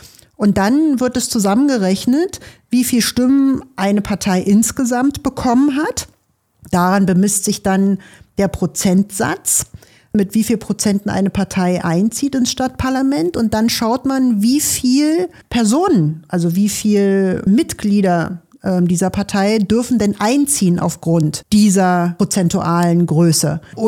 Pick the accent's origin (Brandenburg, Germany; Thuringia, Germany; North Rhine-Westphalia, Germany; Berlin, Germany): Brandenburg, Germany; Golm; Wir wissen ja, dass 2003 Ortsteile eingemeindet wurden, wie zum Beispiel Golm, wo ich herkomme.